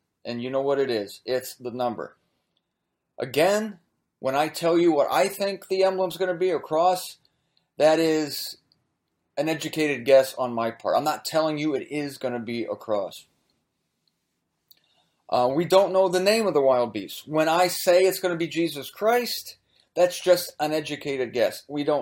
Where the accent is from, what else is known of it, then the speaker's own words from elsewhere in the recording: Ohio, United States; centrally located breaker station in Akron, near Akron, Ohio. That figures, sorry. I'm not speaking bad of my home state, or am I?